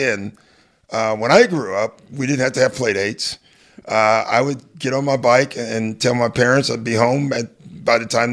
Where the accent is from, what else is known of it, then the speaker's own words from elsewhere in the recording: Chicago, Illinois, United States; You know, growing up in Chicago, you don't travel a lot.